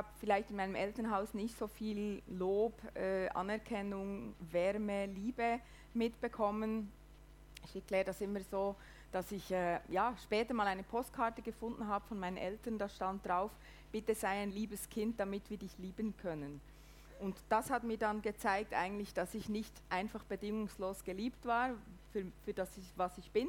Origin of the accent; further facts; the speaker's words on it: Hinterkappelen, Bern, Switzerland; Also in Hinterkaplen, das ist bei Bern in der Nähe, ganz schön idyllisch.